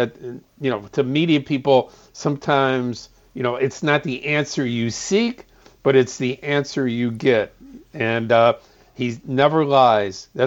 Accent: Chicago, Illinois, United States; We can question it all we want because we're from Chicago.

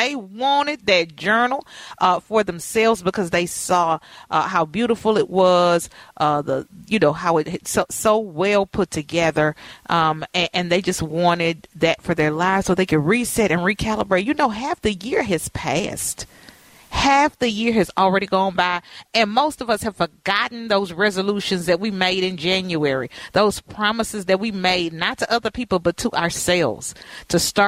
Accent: Louisiana, United States; Girl, you know what? I'm from Louisiana, so Herbert looks like a bear.

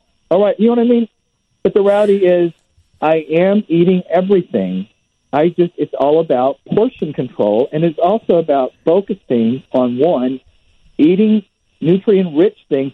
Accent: United States; the reality is we are American. We do not give up.

